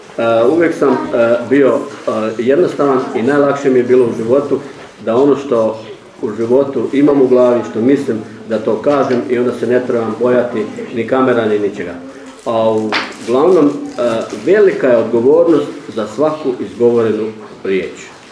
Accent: Croatia; gdje se mi moramo kao Hrvati i kao država Hrvatska boriti u EU da imamo svoj vlastiti identitet

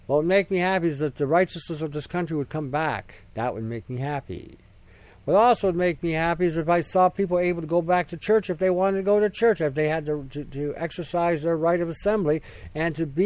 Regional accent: Canada; One day, I can speak on behalf of Canada because I'm Canadian.

